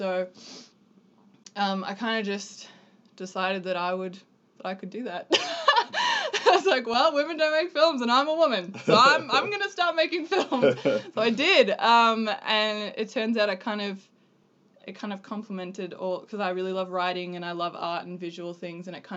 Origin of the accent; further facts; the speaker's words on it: Australia; moved away as an adult; now in United States; I grew up in Australia. I moved to America when I was 18, and my family moved to Saudi Arabia.